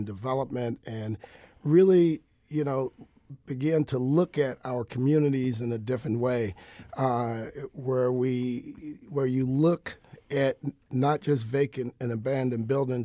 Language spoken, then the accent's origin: English; Joliet, Illinois, United States; now in St. Louis, United States; I'm originally from Joliet, Illinois, as you know, Jason, and you also, Rachel. I ended up in St. Louis. I went to SIUE on a wrestling scholarship and ended up in St. Louis.